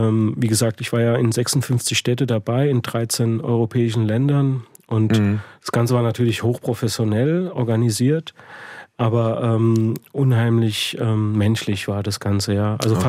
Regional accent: Germany; born there; als Italiener, der in Deutschland geboren ist.

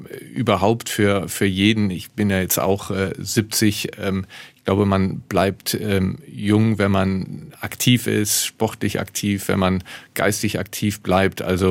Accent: Neuss, North Rhine-Westphalia, Germany; Und ich habe mir einen Kindheitstraum verwirklicht 2023 und bin Schützenkönig in meiner Heimatstadt Neuss geworden

